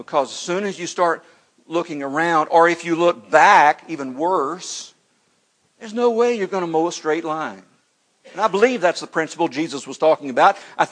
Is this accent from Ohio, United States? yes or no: no; Houston, Texas, United States; But I was born and raised in Houston, 5 acres of land that we grew up on outside of Houston.